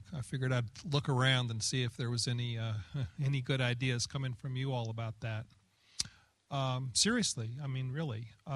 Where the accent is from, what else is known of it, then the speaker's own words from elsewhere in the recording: the South, United States; And I grew up in the South in the evangelical world, and I love these people and admire them in so many ways